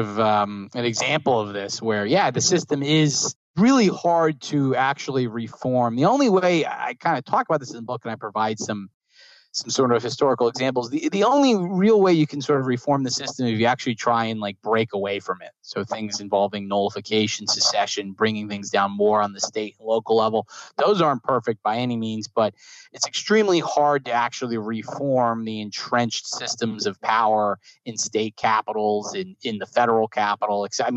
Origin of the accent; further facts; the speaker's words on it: New Jersey, United States; I grew up in New Jersey. So I remember my town, actually, we had a tree.